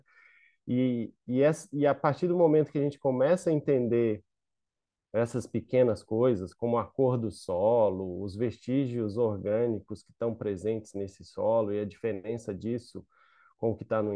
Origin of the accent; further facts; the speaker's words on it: Goiás, Brazil; pessoas da minha família que viviam dessa pequena agricultura, né, lá em Goiás. E o lugar onde eu cresci, passei minha infância, né, entre os dias na cidade para estudar e as atividades que meu pai fazia